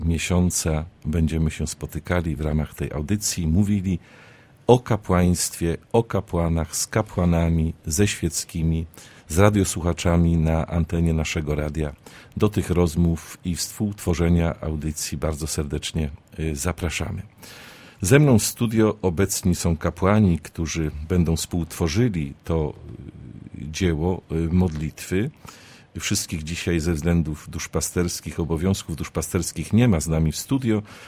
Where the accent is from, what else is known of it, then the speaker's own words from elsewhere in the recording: Zabrze, Silesian Voivodeship, Poland; Obaj jesteśmy z Zabrza, sąsiednich parafii, to parafie nasze rodzinne.